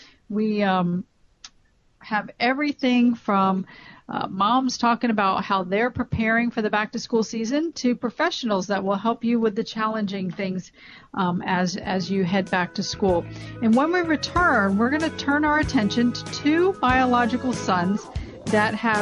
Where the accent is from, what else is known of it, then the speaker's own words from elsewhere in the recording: Florida, United States; Even in my home state of Florida, we get below 70 sometimes, which is really great